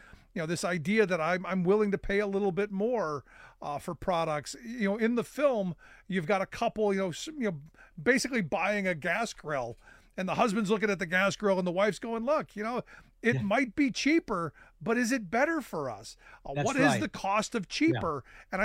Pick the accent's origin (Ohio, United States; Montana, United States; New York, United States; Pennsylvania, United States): Ohio, United States; Cleveland; Because you brought my hometown of Cleveland, something positive happening to my hometown.